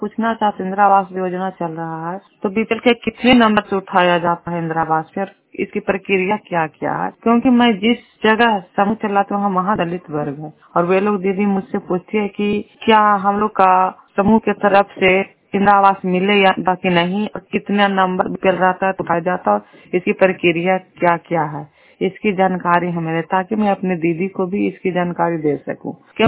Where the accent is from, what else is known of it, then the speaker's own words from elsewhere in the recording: Bihar, India; मैं नालंदा जिला की निवासी हूँ। मामूरा पथनौसा पंचायत के निवासी हूँ। नुरसा प्रखंड के निवासी हूँ।